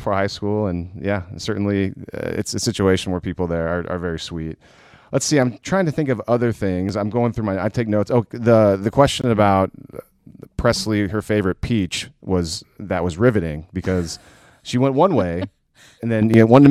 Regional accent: Minnesota, United States; now in Oklahoma, United States; I'm from Minnesota, and Minnesotans are very nice

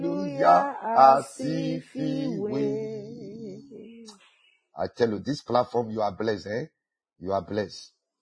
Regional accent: Ghana; Let me now tell you about my own hometown. I will not mention. I'm from the Volta region. Now that part is called Oti. Oti region.

